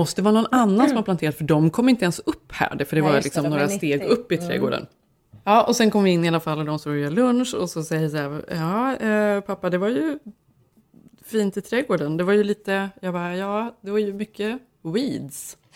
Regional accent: Sweden; för mig också som svensk

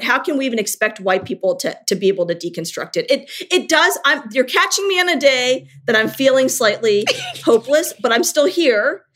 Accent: Richmond, Virginia, United States; And I'm back in my country. I moved to my hometown of Richmond, Virginia.

